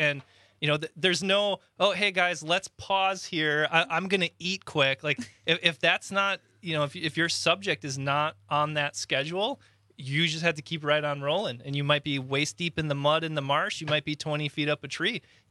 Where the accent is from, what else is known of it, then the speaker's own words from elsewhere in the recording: Wisconsin, United States; I mean, I was born and raised in Waukesha County.